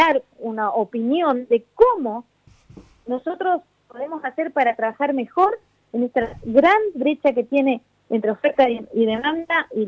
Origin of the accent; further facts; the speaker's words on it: Tierra del Fuego, Argentina; A ver, yo soy fueguina